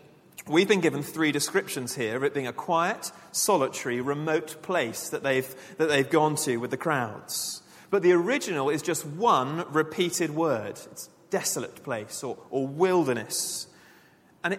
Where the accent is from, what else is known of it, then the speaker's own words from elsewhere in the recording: South East England, United Kingdom; Some of you know I'm from Sussex